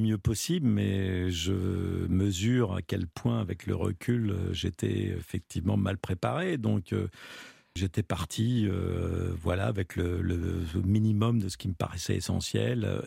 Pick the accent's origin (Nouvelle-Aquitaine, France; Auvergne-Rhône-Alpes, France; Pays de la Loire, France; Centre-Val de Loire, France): Centre-Val de Loire, France; ne serait-ce que chez moi en Sologne, de partir des journées entières dans la forêt